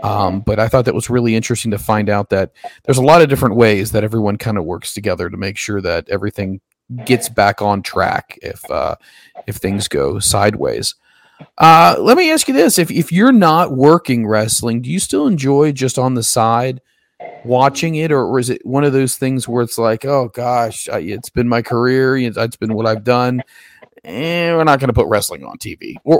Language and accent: English; Philadelphia, Pennsylvania, United States; I tell you what, I'm from Philly.